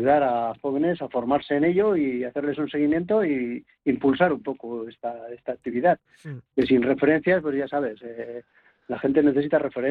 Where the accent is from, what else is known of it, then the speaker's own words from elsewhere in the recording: Santurce, Basque Country, Spain; now in Barakaldo, Spain; yo soy de Santurce y ahora vivo en Baracaldo